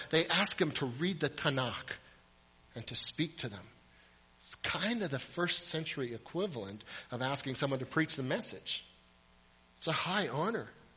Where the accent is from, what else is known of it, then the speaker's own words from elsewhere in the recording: Fort St. James, British Columbia, Canada; I grew up in a little town called Fort St. James, B.C. That's my hometown, and I'm pretty proud of some of the famous people who have come from my hometown.